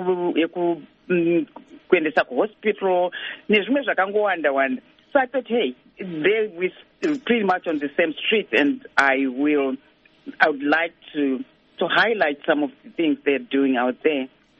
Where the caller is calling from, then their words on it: Alberta, Canada; I'm phoning from Alberta, Canada.